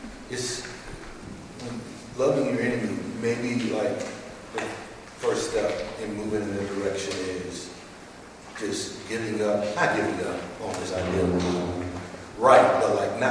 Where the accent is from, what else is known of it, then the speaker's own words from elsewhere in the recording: Texas, United States; I grew up in Texas. Texas is a country down at the bottom, of the United States.